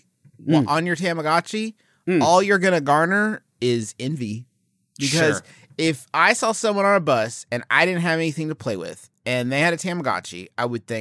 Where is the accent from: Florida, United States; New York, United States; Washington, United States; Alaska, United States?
Florida, United States; Every year in my hometown in Florida, they throw the annual Sop Choppy Worm Grunting Festival.